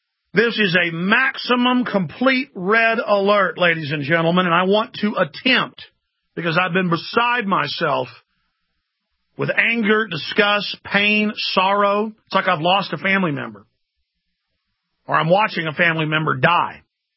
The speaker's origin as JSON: {"language": "English", "town": "Dallas", "region": "Texas", "country": "United States", "lives_now": "Austin, United States", "said": "I'm from Dallas, Texas. And I love Texas, but I love Austin."}